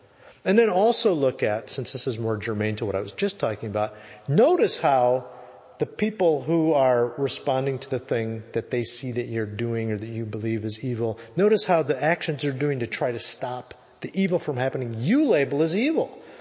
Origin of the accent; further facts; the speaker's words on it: Wisconsin, United States; Wisconsin, where I'm from, that's my home state.